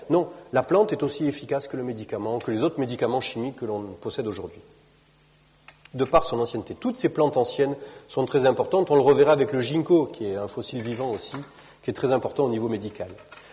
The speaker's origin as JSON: {"language": "French", "region": "Southern France", "country": "France", "said": "Je viens du sud de la France, c'est un problème très connu, les incendies de forêt, de garrigues"}